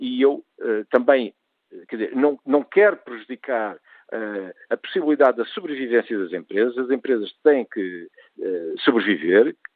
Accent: Portugal; pessoalmente, como português, como cidadão, absolutamente confuso

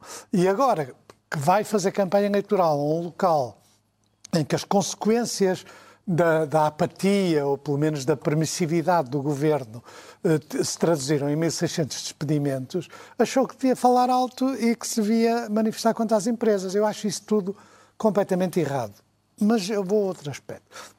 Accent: Porto, Norte, Portugal; eu digo aqui no Porto porque eu sou do Porto.

